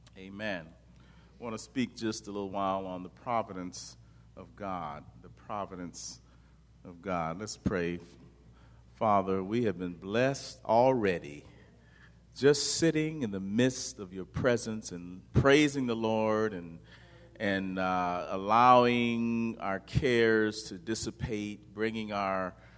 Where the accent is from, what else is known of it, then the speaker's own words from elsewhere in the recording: Bakersfield, California, United States; You know, I'm from Bakersfield.